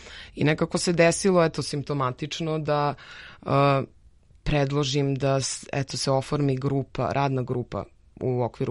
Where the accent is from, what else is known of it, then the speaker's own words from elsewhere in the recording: Bor, Bor District, Serbia; odlučili smo se da odemo u moj rodni grad Bor